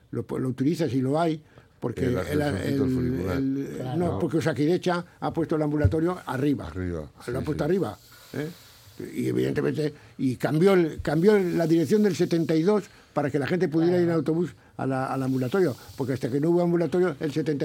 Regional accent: Ledesma, Castile and León, Spain; born there; Pues hombre, a ver, nací en Ledesma.

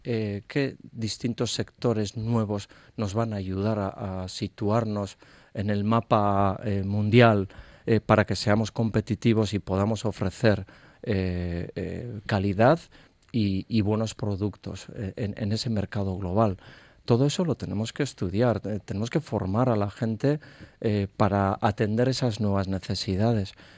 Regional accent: Basque Country, Spain; el grandísimo reto que tenemos como sociedad vasca para que Euskadi, tanto en Europa como en el mundo, también sepa situarse adecuadamente

